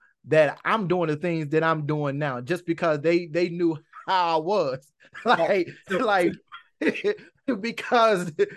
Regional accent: North Carolina, United States; But growing up in Anson County, it still afforded me time to be a child.

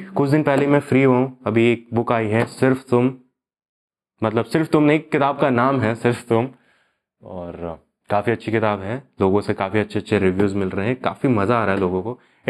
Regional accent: India; first language Hindi; मैं बचपन से इंडिया में रहा हूँ, मेरी मदर टंग हिंदी है, मैं सबसे हिंदी में बात करता हूँ

